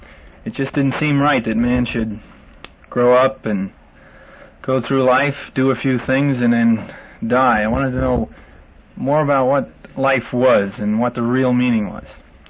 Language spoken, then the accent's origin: English; New York City, New York, United States; I grew up in New York City.